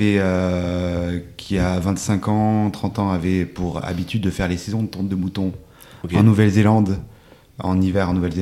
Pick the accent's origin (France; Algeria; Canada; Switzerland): France; now in Abroad